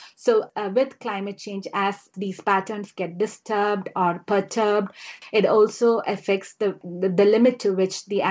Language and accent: English; India; English is a second language; I would just like to reflect on something that comes from my part of the world. I come from India. So we have, we are a monsoon dependent country.